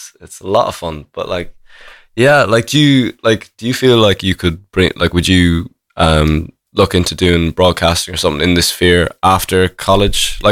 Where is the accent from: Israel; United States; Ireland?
Ireland; Cork, Munster; we're both from Cork, like we've grown up here.